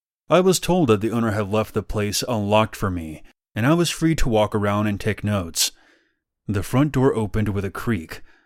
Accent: Mexico City, Mexico; now in Texas, United States; I grew up in Mexico City and relocated to Texas in 1998, where I got a job remodeling houses.

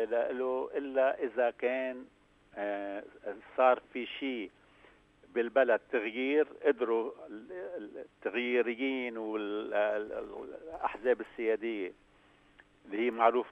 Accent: Lebanon; يعني قدرنا أنه نحن كلبنانيين

